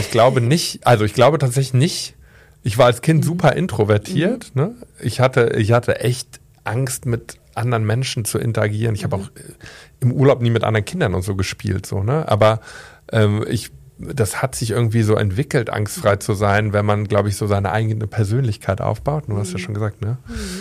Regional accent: Cologne, North Rhine-Westphalia, Germany; Nö, ich bin ja Kölner, das meine ich nicht.

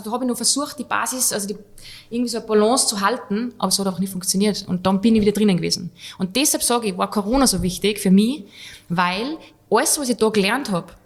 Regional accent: Switzerland; ich war Schweizer

